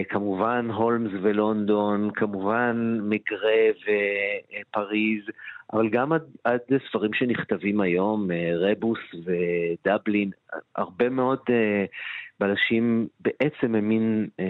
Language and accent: Hebrew; Holon, Tel Aviv District, Israel; אני חושב שחולון היום היא עיר מאוד שונה מחולון שאני גדלתי בה